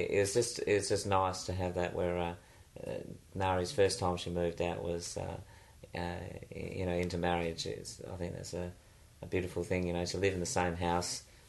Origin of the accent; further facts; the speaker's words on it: Bassendean, Western Australia, Australia; in Bassendean, in the little town that I grew up in Perth.